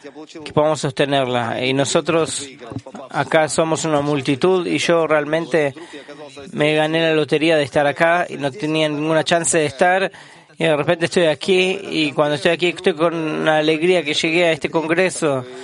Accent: Novosibirsk, Novosibirsk Oblast, Russia; soy de Novosibirsk

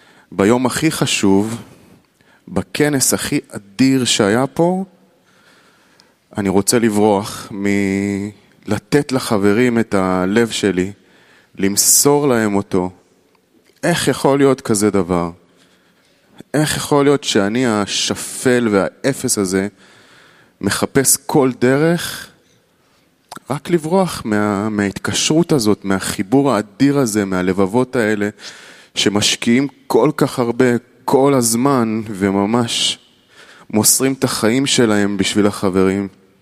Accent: Petah Tikva, Central District, Israel; מפתח תקווה ישראל

